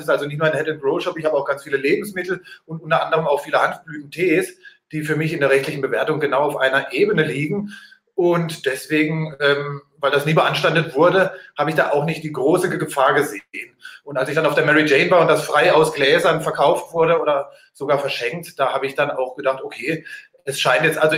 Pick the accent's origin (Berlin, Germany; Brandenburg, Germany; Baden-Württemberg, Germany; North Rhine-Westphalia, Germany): Baden-Württemberg, Germany; Lahr; habe den dann nur noch in meiner Heimatstadt in Lahr gekauft.